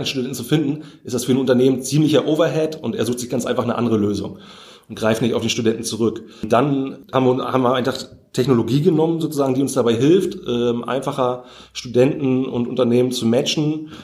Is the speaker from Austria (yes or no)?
no; Hamburg, Germany; Ich komme aus Hamburg auf der Alster